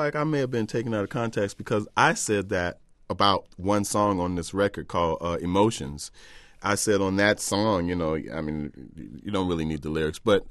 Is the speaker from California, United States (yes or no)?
no; Chicago, Illinois, United States; I don't think of myself as a pure blues person at all, but I am from Chicago. And I grew up listening to, you know